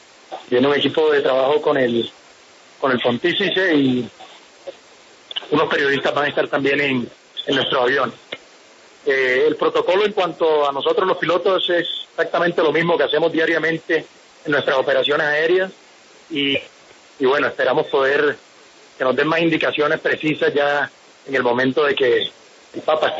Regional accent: Cartagena, Bolívar, Colombia; Yo soy cartagenero.

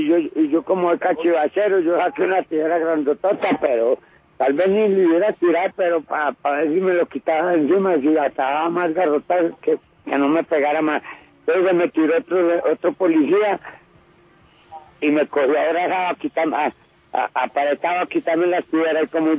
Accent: Mistrató, Risaralda, Colombia; yo no vengo de allá de Mistrató Risaralda, yo soy de Mistrató Risaralda, nací y criado, las reglas de allá, todo de allá, toda la vida de allá

